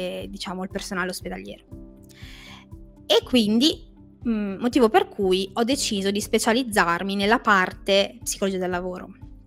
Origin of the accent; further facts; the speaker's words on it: Genoa, Liguria, Italy; che io ho studiato a Genova, sono di Genova, ho studiato a Genova